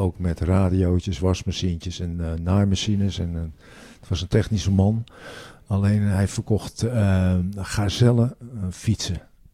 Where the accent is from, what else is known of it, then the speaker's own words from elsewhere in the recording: Limmen, North Holland, Netherlands; Geboren en getogen in Limmen, ja. En, vlak onder de kerktoren van de Cornelius.